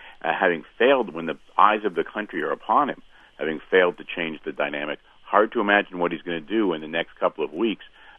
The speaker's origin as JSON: {"language": "English", "region": "Ohio", "country": "United States", "tie": "born or raised there", "said": "I grew up in Ohio where the state motto is \"With God, all things are possible,\""}